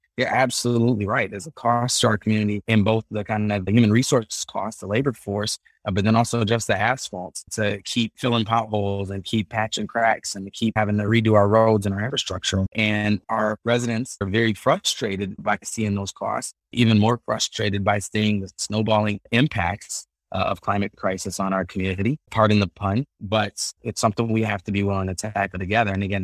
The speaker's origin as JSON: {"language": "English", "town": "St. Paul", "region": "Minnesota", "country": "United States", "tie": "born or raised there", "said": "When I was a child growing up in St. Paul, it would freeze kind of in November in the fall, and it would thaw in the springtime."}